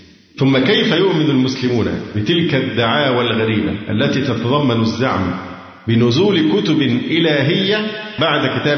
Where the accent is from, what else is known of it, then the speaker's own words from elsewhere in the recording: Egypt; عندنا في مصر